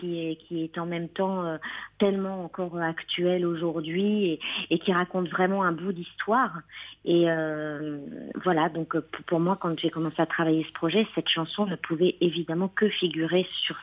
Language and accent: French; France; born there; moi, je suis née en France et je raconte l'histoire de ma famille